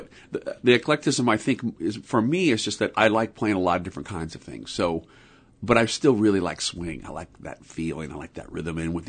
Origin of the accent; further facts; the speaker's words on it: Illinois, United States; and I grew up in West Central Illinois, like a farm town. I mean, like smaller than Sitka.